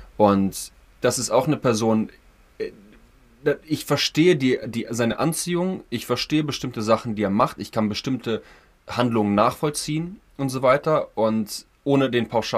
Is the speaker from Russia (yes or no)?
yes; Russia; German is a second language; now in Germany; Ich komme ja auch aus Russland und lebe schon seit Ewigkeiten erst mal mit Jelzin und dann mit Putin